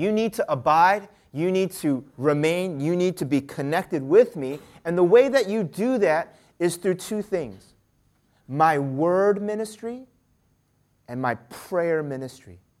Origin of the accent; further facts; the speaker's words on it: United States; I grew up in the United States. I did a lot of grilling outside.